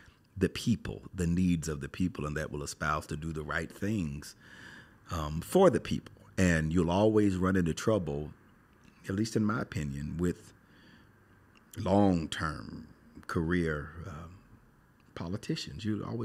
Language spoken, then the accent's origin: English; United States; I am an American. And I love this country with everything that's in me.